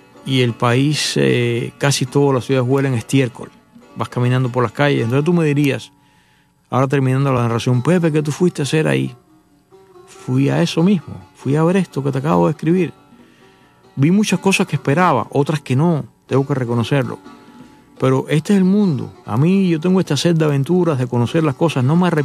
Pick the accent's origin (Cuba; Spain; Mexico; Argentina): Cuba; now in Miami, United States; Incluso para mí, que soy cubano, vengo a un país tropical, en Miami hace calor